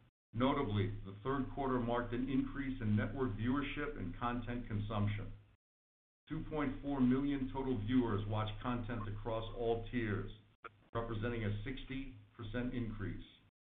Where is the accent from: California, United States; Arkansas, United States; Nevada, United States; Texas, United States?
Nevada, United States; Las Vegas; I was an usher at WrestleMania 9 in my hometown of Las Vegas.